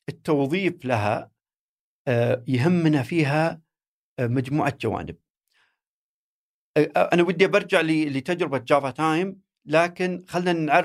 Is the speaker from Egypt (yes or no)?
no; Saudi Arabia; هي بدأت عندنا في السعودية يمكن 2012-13